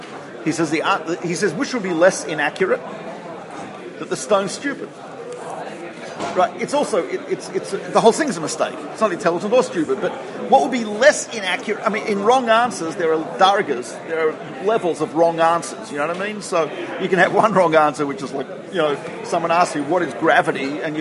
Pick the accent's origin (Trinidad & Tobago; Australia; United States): Australia; Right, I'm not a fan of American football. Right, I'm Australian.